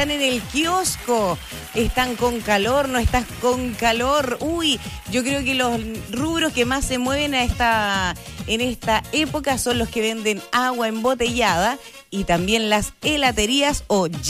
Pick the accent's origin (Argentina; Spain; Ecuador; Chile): Chile; Y porque somos chilenos y nos ayudamos entre todos.